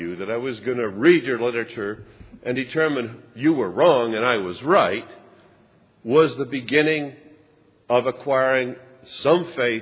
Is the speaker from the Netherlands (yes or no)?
yes; Netherlands; I was born in Holland.